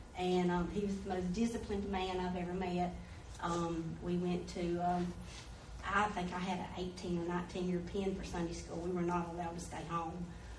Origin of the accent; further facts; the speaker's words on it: Waycross, Georgia, United States; as you can tell, I'm not from the North. I'm from Waycross, and I've lived here longer than I have in Waycross so far